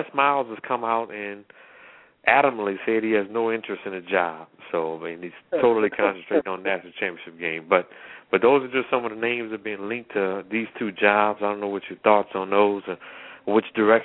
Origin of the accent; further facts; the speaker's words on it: Louisiana, United States; I'm from Louisiana, but I'm going to pick TCU right here.